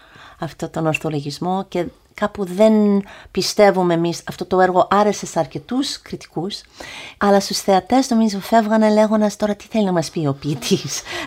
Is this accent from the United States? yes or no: yes; United States; Greek is a second language; now in Greece; για μένα ως Αμερικανίδα, Ελληνοαμερικανίδα, εγώ είχα ζήσει και πολλά καλά